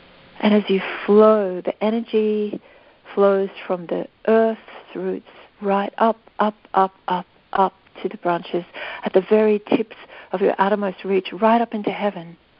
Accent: Australia; And I can't personally, as an Australian person

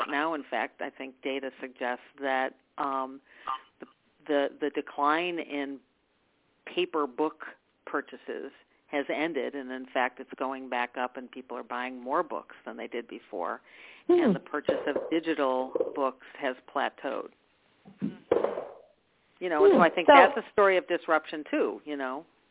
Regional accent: Rochester, New York, United States; I'm from Rochester, New York, so I know the tale.

